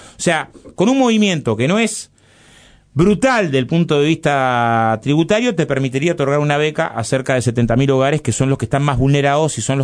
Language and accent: Spanish; Villa Felicidad, Uruguay; born there; nací en Villa Felicidad y tenía que hacer 5 kilómetros a pie hasta el liceo porque no teníamos boleto estudiantil.